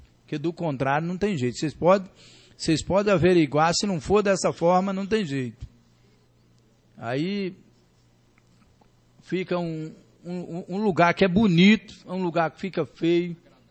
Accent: Bahia, Brazil; now in Formosa, Brazil; Eu mesmo, por exemplo, que vim da Bahia para Formosa, tenho um orgulho muito grande. Eu sou formosense de coração.

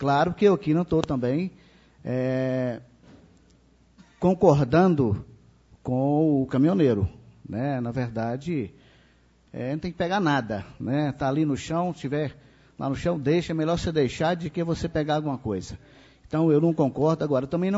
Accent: Minas Gerais, Brazil; now in Formosa, Brazil; eu sou mineiro, né, moro aqui há 37 anos

